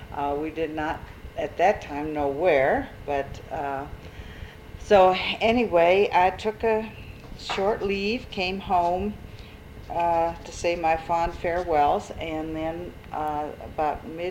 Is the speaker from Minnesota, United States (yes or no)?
yes; Hibbing, Minnesota, United States; born there; I was born in Hibbing, Minnesota in 1922.